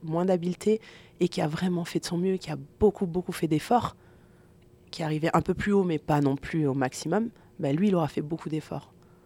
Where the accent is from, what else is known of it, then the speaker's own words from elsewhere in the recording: France; moi, vu que je suis française, enfin que je viens de France, au début, quand j'ai commencé en éducation physique, je leur disais, je comprends pas l'anglais.